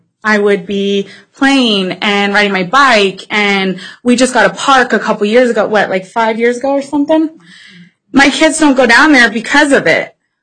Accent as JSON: {"language": "English", "town": "Dayton", "region": "Ohio", "country": "United States", "said": "I've seen it worse, where I'm coming from Dayton, and our whole area, even further down, is just smoke."}